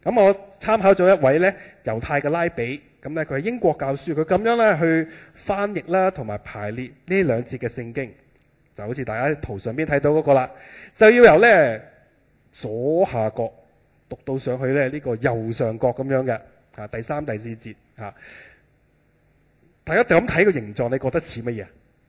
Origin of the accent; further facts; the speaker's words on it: Hong Kong; 我喺香港长大嘅，咁我曾经都经历过呢，系香港系由英国人统治嘅时候㗎。